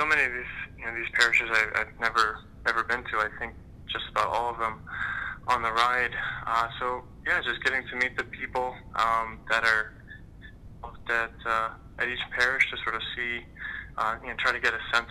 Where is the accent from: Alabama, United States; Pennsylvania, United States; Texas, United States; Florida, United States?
Pennsylvania, United States; now in Philadelphia, United States; I'm actually not from the Philadelphia Archdiocese. I grew up south of Pittsburgh, and I found myself in Philadelphia